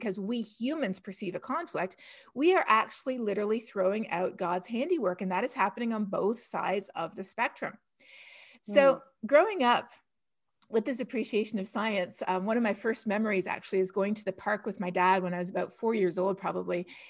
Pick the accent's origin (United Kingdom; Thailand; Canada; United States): Canada; growing up in Canada